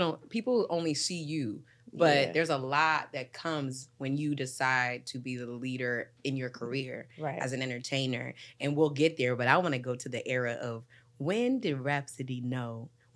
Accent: Washington, District of Columbia, United States; growing up in Chocolate City, my mother's a third generation Washingtonian.

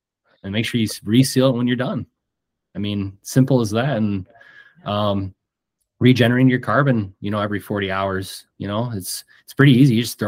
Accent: Midwest, United States; I'm from the Midwest, so this is Midwest goodbye.

